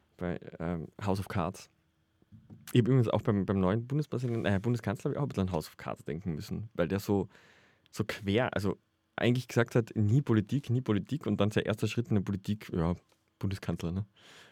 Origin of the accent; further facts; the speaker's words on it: Austria; Gott sei Dank heißt der Hofer bei uns in Österreich ja immer noch Hofer und nicht Aldi.